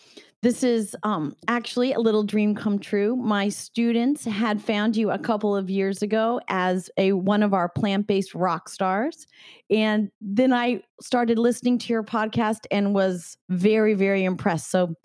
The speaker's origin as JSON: {"language": "English", "region": "California", "country": "United States", "tie": "born or raised there", "said": "I don't even know that I grew up in Northern California."}